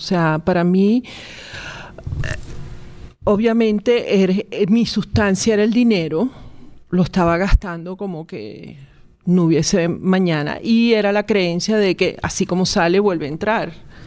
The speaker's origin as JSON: {"language": "Spanish", "country": "Venezuela", "lives_now": "New York, United States", "said": "Yo vivo en Nueva York, pero vengo de Venezuela."}